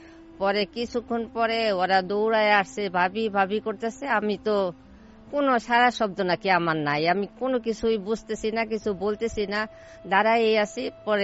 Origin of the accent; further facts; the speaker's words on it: Dhaka, Dhaka Division, Bangladesh; আমি তো ঢাকার মেয়ে, তো আমার বিয়ে হয়েছে ফরিদপুরে।